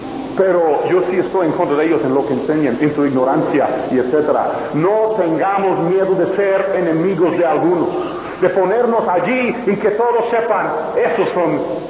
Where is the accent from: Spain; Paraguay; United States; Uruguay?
United States; San Antonio, Texas; Hasta en San Antonio, Texas, mi tierra